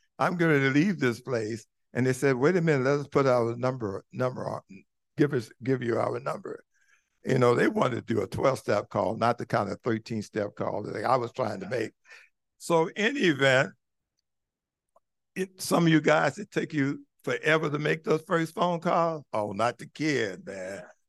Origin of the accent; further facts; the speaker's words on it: Compton, California, United States; I'm from Compton, guys. I had never heard of Al-Anon. All I heard of in the hood was AA